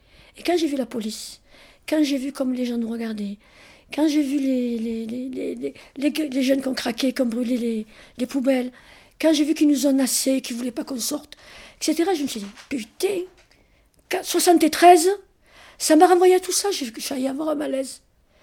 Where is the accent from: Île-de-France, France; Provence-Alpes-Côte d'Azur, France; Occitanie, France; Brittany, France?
Provence-Alpes-Côte d'Azur, France; Marseille; born there; c'est une banlieue rouge, l'Estaque. Je suis née à l'Estaque.